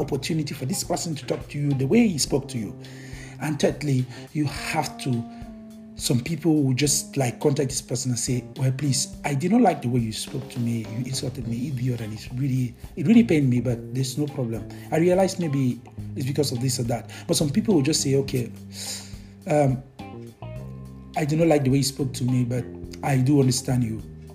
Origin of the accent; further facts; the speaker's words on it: Bamenda, Northwest Region, Cameroon; born there; I was walking on the street in my neighborhood in Cameroon, where I was born. I was born in Cameroon, in Bamenda.